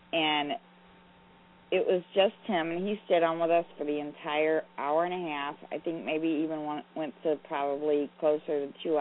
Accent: St. Louis, Missouri, United States; St. Louis, Missouri. Still there.

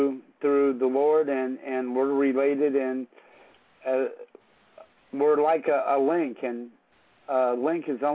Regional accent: United States; I was raised Catholic, and I'm Christian now, but I was born on the Cherokee Reservation, and I was raised the Catholic mission on the reservation.

